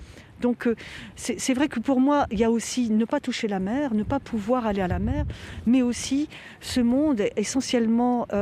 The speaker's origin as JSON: {"language": "French", "town": "Brest", "region": "Brittany", "country": "France", "tie": "born or raised there", "said": "La question est complexe parce que quand j'étais gamine, je suis née à Brest, on allait sur le port de commerce."}